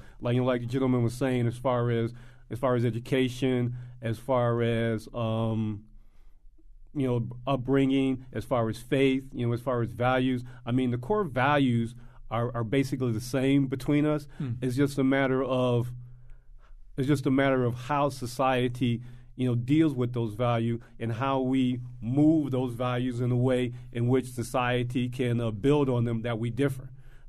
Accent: Chicago, Illinois, United States; Well, I grew up in Chicago. Mm. And basically, I grew up where politics was everything.

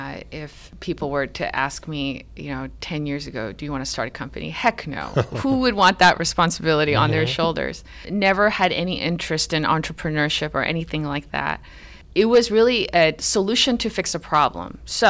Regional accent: Canada; moved away; also born or lived in Bethesda, Maryland; Yeah, I grew up in Canada and then ended up in Bethesda, Maryland.

